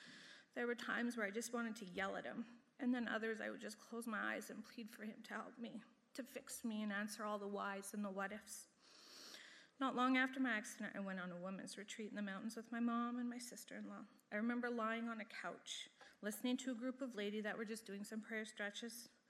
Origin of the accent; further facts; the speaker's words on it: Edmonton, Alberta, Canada; born there; I was born in Edmonton in January of 1980.